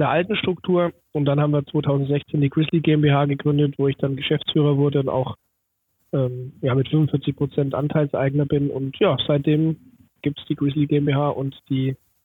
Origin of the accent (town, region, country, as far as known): Schwabach, Bavaria, Germany; born there